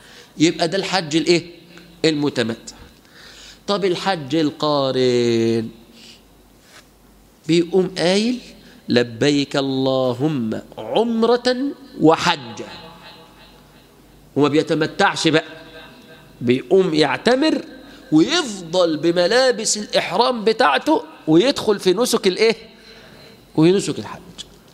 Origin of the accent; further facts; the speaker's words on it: Egypt; احنا كمصريين